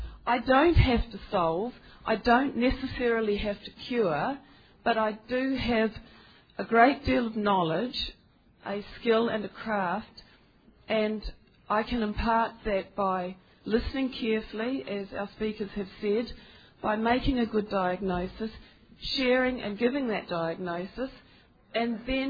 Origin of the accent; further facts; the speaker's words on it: New Zealand; I'm actually a doctor, and I come from New Zealand.